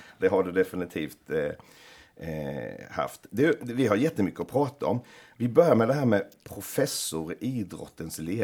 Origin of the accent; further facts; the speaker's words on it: Växjö, Kronoberg County, Sweden; vi är ju båda från Växjö.